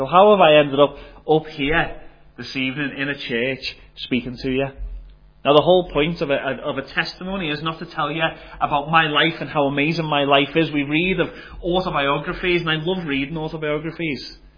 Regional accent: Liverpool, North West England, United Kingdom; moved away as an adult; I live just out in Drumara, just out near Banbridge and Drumore, that type of direction. But I am originally from Liverpool, and I moved over here when I was 24.

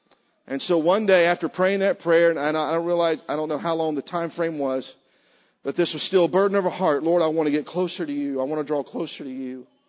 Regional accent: Ohio, United States; I'm not here because I'm from Southern Ohio.

